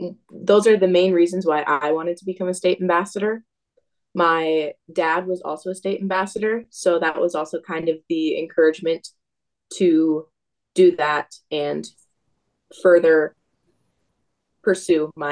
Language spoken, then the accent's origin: English; Minnesota, United States; I am from Pipestone County.